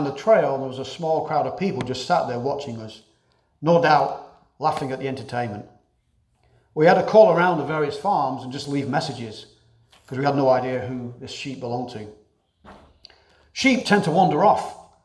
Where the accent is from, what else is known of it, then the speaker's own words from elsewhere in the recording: England, United Kingdom; Well, I grew up in Northern England, a place known for raising wool sheep on the moors.